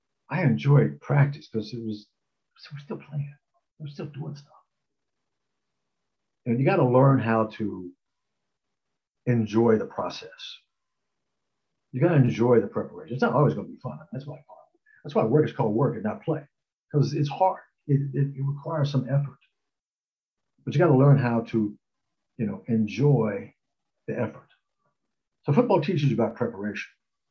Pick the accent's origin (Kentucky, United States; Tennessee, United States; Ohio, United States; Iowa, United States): Ohio, United States; As I said, I'm from Ohio.